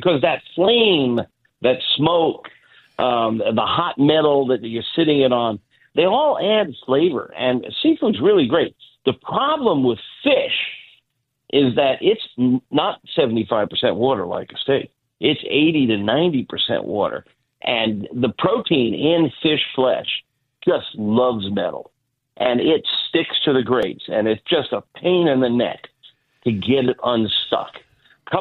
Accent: Florida, United States; I tell you, first of all, I was raised in Florida.

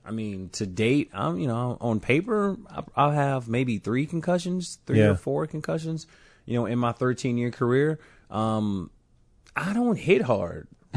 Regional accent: Chicago, Illinois, United States; born there; I will say this, Miss Sandy. I was born on the South Side.

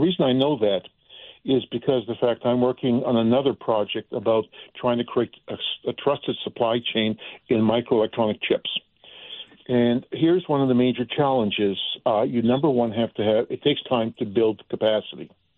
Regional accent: Canada; born there; As a Canadian-American citizen, when I lived in Canada and I was born in Canada, I was an officer in the Canadian Army

